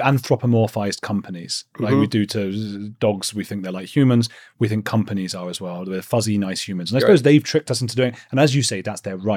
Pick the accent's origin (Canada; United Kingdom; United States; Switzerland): United Kingdom; I'm British, but I'm told he's somebody.